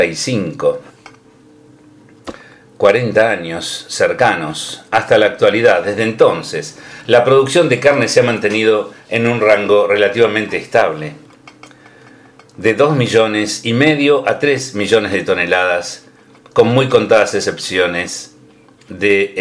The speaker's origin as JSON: {"language": "Spanish", "country": "Argentina", "said": "Estoy describiendo lo que nos pasa como argentinos."}